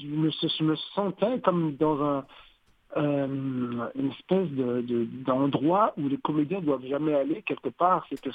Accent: Paris, Île-de-France, France; born there; je suis originaire de la Martinique, mais juste oui, originaire, c'est mes parents qui viennent de là, moi je suis né à Paris

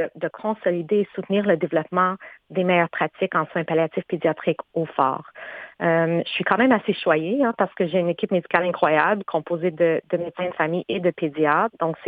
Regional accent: Montreal, Quebec, Canada; Donc, j'ai grandi à Montréal

